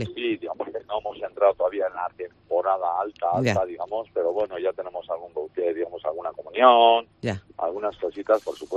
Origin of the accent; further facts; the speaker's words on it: Burgos, Castile and León, Spain; yo vengo de Burgos también